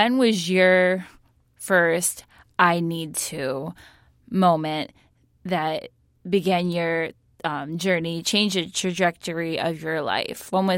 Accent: Michigan, United States; because I'm from Eastern Michigan as well

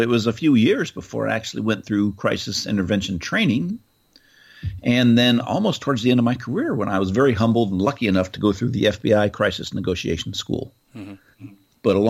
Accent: Marin, California, United States; And that's where I grew up and live in Marin.

